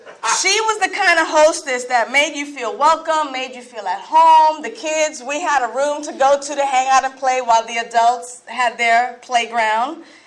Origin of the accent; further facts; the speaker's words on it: New York City, New York, United States; I was born and raised in the Bronx to Puerto Rican parents.